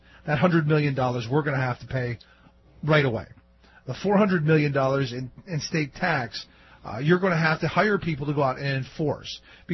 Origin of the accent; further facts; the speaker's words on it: Cleveland, Ohio, United States; Do we want that to be an impulse item like it was when I grew up in Cleveland?